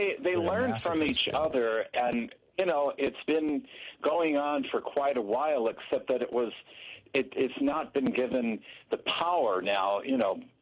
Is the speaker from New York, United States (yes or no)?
yes; New York, United States; I grew up in New York, some of the worst crime families, and also that's who built Trump Tower.